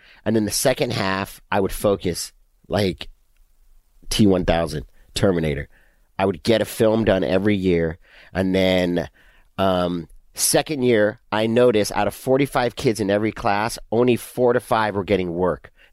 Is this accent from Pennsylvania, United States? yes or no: no; California, United States; also born or lived in England; I was born in England. And then from Southern California. Oh, everybody thinks I'm Mexican.